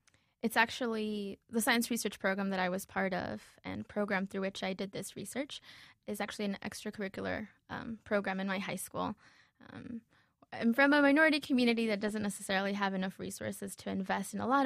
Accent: Uniondale, New York, United States; I'm from Uniondale, and Uniondale is a minority community, especially when you look at the public school system.

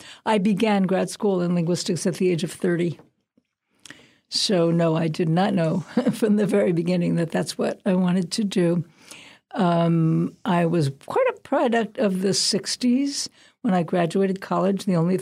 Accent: Brooklyn, New York, United States; It was upstate New York. I'm from Brooklyn.

